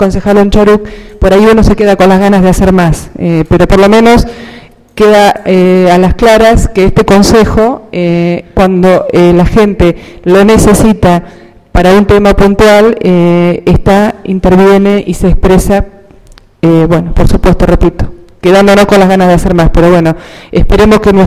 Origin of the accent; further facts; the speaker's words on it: Argentina; Estuve hasta terminar el secundario viviendo en Struder, soy de Struder, y estudié en este colegio